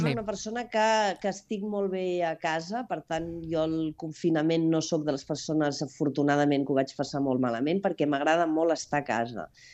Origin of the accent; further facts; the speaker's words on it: Catalonia, Spain; com a bona catalana